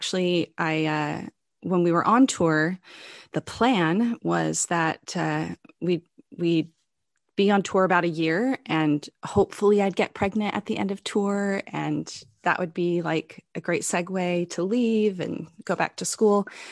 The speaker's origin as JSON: {"language": "English", "region": "Washington", "country": "United States", "tie": "born or raised there", "said": "I grew up in Washington State. It was a great place to grow up, middle of five kids."}